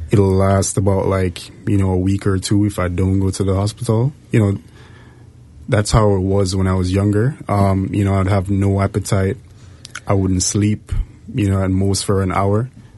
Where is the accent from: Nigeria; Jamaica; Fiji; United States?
Jamaica; So I'm actually from Jamaica.